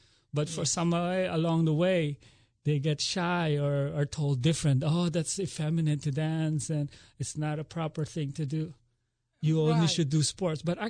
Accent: Philippines; moved away as an adult; now in United States; I'm originally from the Philippines

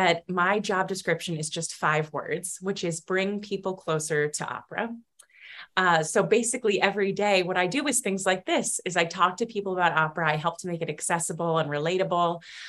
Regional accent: Long Island, New York, United States; Growing up on Long Island, I loved to go see

